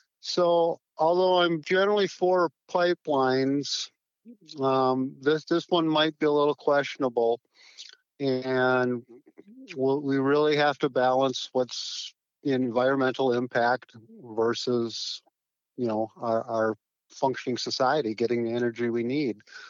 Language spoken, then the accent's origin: English; Madison, Wisconsin, United States; said, I was born and raised in Madison